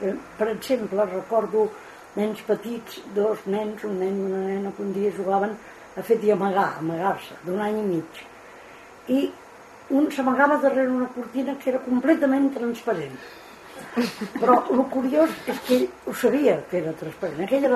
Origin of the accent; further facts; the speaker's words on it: Barcelona, Catalonia, Spain; now in Girona, Spain; quan vivia a Barcelona, jo soc de Barcelona, però fa 30 anys que visc a Girona